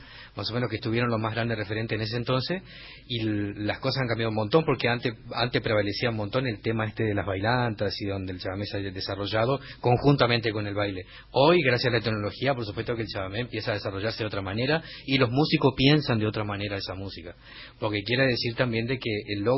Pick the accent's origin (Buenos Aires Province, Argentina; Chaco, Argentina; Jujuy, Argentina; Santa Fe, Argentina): Chaco, Argentina; Hermoso Campo; Hermoso Campo me vio crecer. Hice toda mi infancia ahí, hasta la adolescencia, hasta que salí del colegio en Hermoso Campo. Es decir, yo soy de ahí.